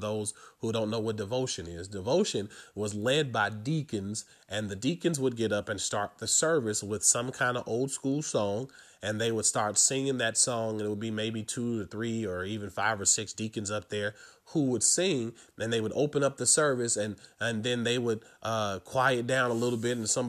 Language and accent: English; Chicago, Illinois, United States; And I'm from Chicago, the home of the church choir. I am from the place where we have amazing people like … and, you know, the such.